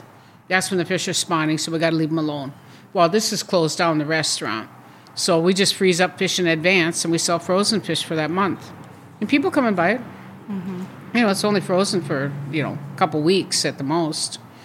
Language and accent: English; Wisconsin, United States; Because we're Native American. There was big controversy when we came here. It wasn't easy in the beginning, you know, because they didn't want us here, us Wisconsin fishermen